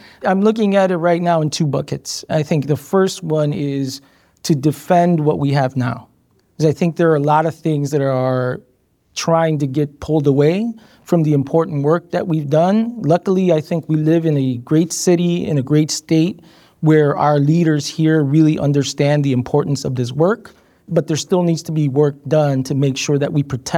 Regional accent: Chicago, Illinois, United States; And I grew up in South Lawndale, and I grew up four blocks from North Lawndale

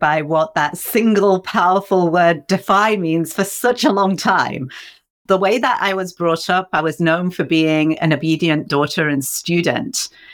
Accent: England, United Kingdom; Now, I grew up in England

